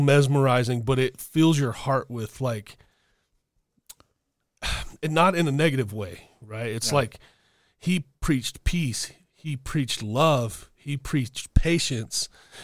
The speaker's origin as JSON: {"language": "English", "country": "Malta", "said": "of course, I'm Maltese."}